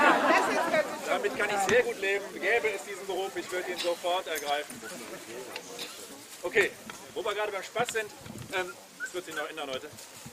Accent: Aachen, North Rhine-Westphalia, Germany; Ich komme aus Aachen. Aachen ist ja aus verschiedenen Gründen relativ bekannt.

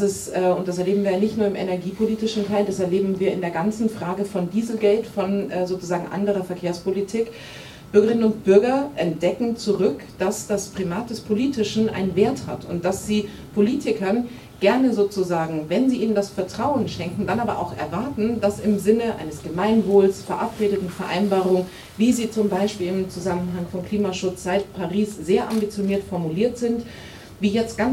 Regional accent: Düsseldorf, North Rhine-Westphalia, Germany; wenn ich das an der Stelle als Düsseldorferin sagen darf.

